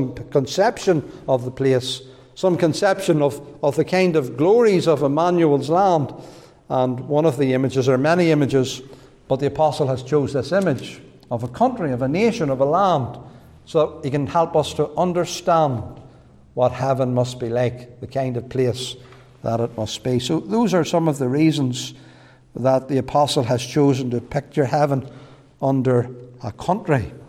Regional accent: United Kingdom; that we're British, we're not embarrassed by being British. We're not ashamed of it.

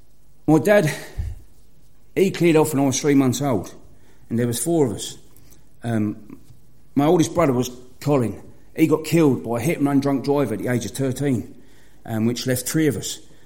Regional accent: London, United Kingdom; across the water where I grew up in South London, that, the criminal record age was 11 for a juvenile to be criminal record.

